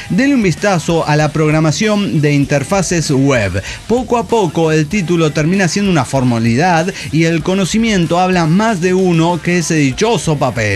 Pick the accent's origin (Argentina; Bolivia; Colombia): Bolivia; El Alto, La Paz; moved away as an adult; now in Mexico City, Mexico; Nací y crecí en el Alto, Bolivia. Sí, y me mudé a la Ciudad de México en noviembre del año pasado.